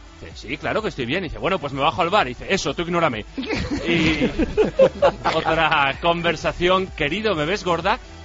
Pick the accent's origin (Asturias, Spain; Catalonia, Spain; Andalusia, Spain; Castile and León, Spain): Castile and León, Spain; Hospital de Órbigo; A los señores de mi pueblo, Hospital de Órbigo, que me saludan de esa manera.